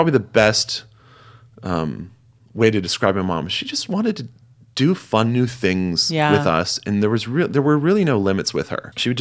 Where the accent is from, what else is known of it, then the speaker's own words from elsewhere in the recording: Minnesota, United States; So I grew up in Minnesota. I know, Jen, you're a fellow Minnesotan.